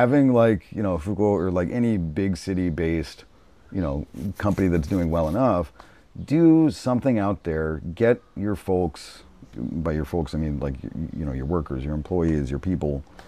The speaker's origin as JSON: {"language": "English", "country": "United States", "said": "Usually, at least I'm American, so I talk with a lot of American musicians."}